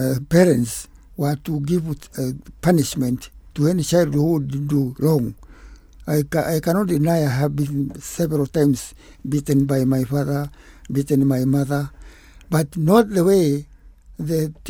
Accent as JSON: {"language": "English", "town": "Murang'a", "region": "Murang'a County", "country": "Kenya", "tie": "born there", "said": "I was born in Muranga in 1928."}